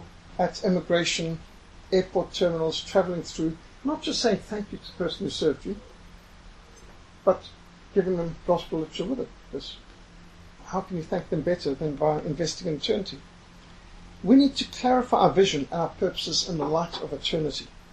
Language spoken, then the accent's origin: English; Zimbabwe; I was brought up in Rhodesia where ambushes, landmines, attacks was common, normal